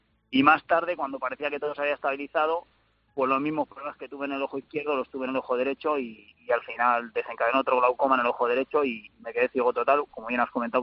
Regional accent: Buitrago del Lozoya, Community of Madrid, Spain; conseguí ver una prueba de triatlón que se celebró en Buitrago en Lozoya, en mi pueblo.

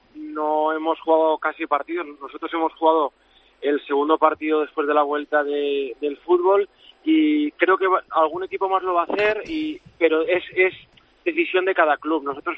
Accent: Valencia, Valencian Community, Spain; Yo soy de Valencia.

